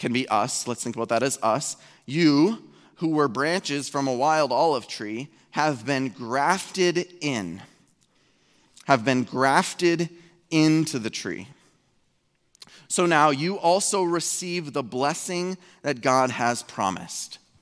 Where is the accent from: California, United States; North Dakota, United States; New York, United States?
North Dakota, United States; Fargo; We went to a really great church in my hometown of Fargo, North Dakota.